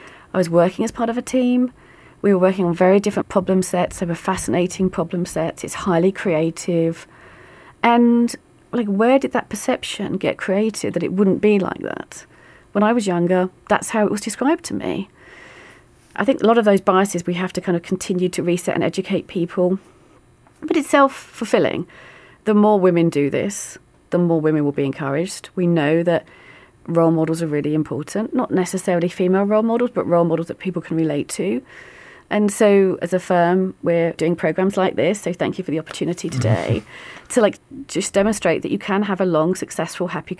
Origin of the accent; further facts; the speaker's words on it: London, United Kingdom; the fact that I'm from the East End of London